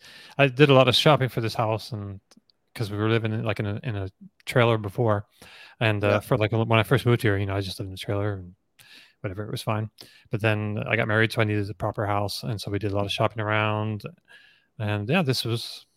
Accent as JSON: {"language": "English", "region": "New Brunswick", "country": "Canada", "tie": "born or raised there", "also_born_or_lived": "Toronto / Montreal", "said": "So I was born in Toronto, but I grew up in on the East Coast in New Brunswick, rural New Brunswick. And then I moved to Montreal for like 11 years. And then I moved down here."}